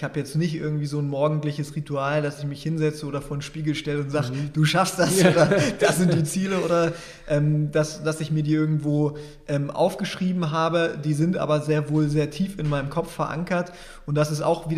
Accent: Germany; born there; Ich bin als weißer Mann in Deutschland geboren

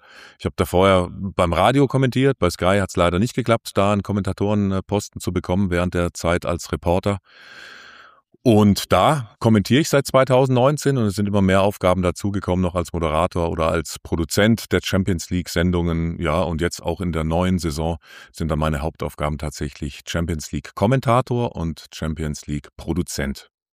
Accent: Baden-Württemberg, Germany; und dann bin ich noch weiter wieder zurück in meine Heimat an den Bodensee

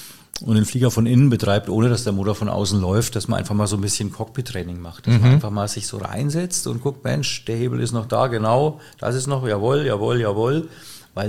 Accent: Bavaria, Germany; aber das ist der Franke ja gewohnt.

